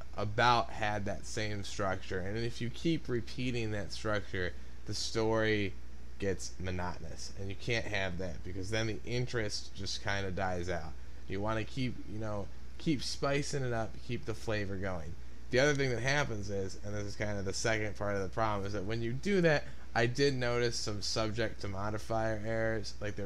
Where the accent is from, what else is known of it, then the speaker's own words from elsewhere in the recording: Chicago, Illinois, United States; because I am from Chicago, the best city ever.